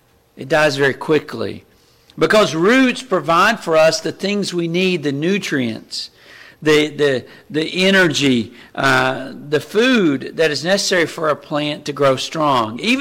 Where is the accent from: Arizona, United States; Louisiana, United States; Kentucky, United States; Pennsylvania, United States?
Kentucky, United States; now in North Carolina, United States; Growing up in Eastern Kentucky, we didn't have a ton of pine trees.